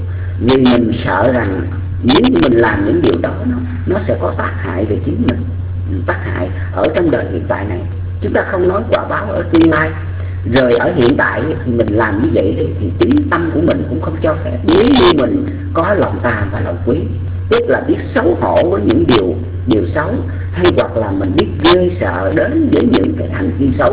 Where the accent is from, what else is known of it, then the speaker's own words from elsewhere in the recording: Mekong Delta, Vietnam; quê của chúng tôi ở miền Tây, thì quý vị biết rằng là lúc còn bé thì mình hay đi bắt cá